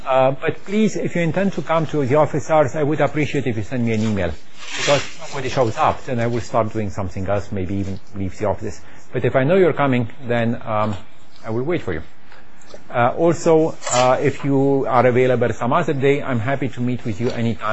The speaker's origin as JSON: {"language": "English", "country": "Romania", "accent": "Eastern European", "second_language": "English", "moved": "yes", "lives_now": "United States", "said": "I'm originally from Romania. This is where you hear my Eastern European accent."}